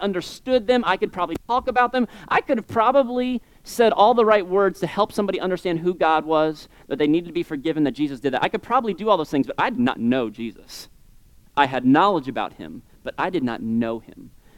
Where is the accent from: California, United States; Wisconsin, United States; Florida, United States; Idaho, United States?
Florida, United States; I'm from South Florida, and so this was not true of my culture.